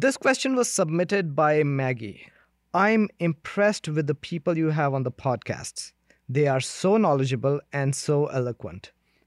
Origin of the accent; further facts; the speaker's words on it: India; I come from India where human rights violation is daily occurrence.